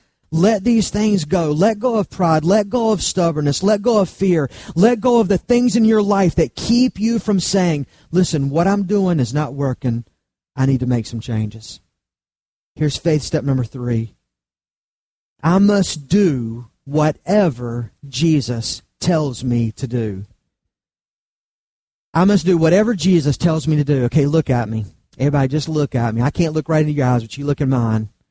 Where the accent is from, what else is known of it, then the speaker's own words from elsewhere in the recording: United Kingdom; I'm a Brit